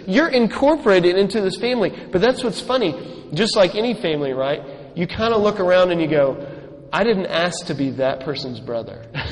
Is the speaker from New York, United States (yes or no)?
no; Highland Park, Texas, United States; now in Dallas, United States; Because I'm from Highland Park in Dallas.